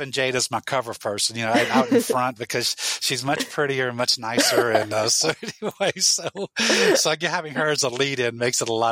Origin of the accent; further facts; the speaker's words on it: Louisiana, United States; I'm true Cajun and I'm true South Louisiana. I have an airboat.